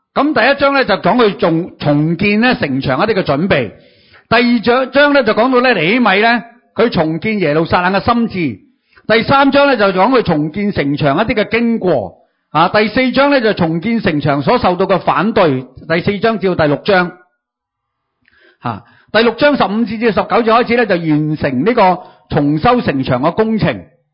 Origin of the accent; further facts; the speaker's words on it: Hong Kong; born there; 我哋唔系原居民啊，我哋喺香港出世嘅下一代啫，即系我哋阿爸或者我哋阿爷嗰代咧，就已经喺香港系，即系已经喺度嚟出喺度嚟到落籍咗噶啦